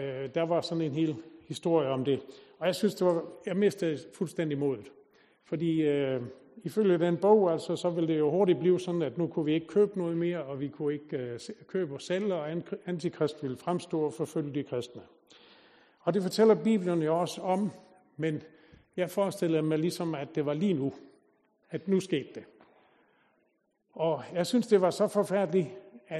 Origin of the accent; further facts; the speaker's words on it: Als, Region of Southern Denmark, Denmark; born there; Jeg var født ned på Als i Sønderjylland